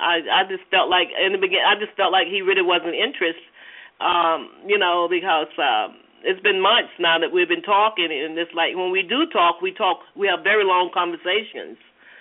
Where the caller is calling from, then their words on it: Georgia, United States; Hi. I'm calling from Georgia.